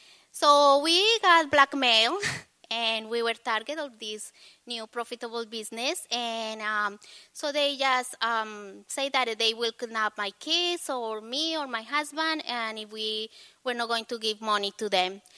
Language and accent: English; Cundinamarca, Colombia; English is a second language; now in United States; Yes, I came from Colombia, and I don't know what are your first thoughts about Colombia?